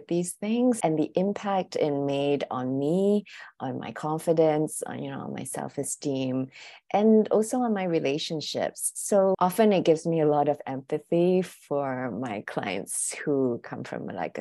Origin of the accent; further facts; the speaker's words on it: Singapore; now in Hong Kong; I'm originally from Singapore, but I've lived in Hong Kong for over 15 years. So I guess this is home now.